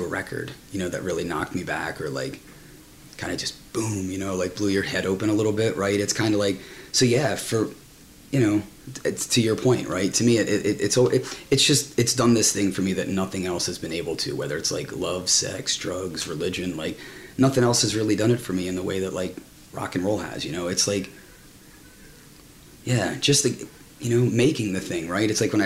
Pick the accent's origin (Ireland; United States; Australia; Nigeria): Ireland; I'm Irish kid, right? So I come from like sort of a Catholic background.